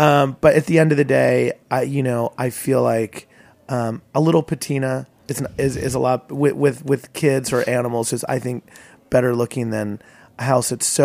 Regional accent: Syracuse, New York, United States; And I'm from Syracuse, and Skaneateles is kind of a summer community for families from that area, from that region, central New York.

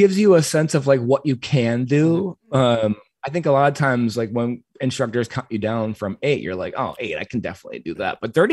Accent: Pennsylvania, United States; I grew up in Western Pennsylvania. I was a son of immigrant parents. There was like nothing to do there for kids like me

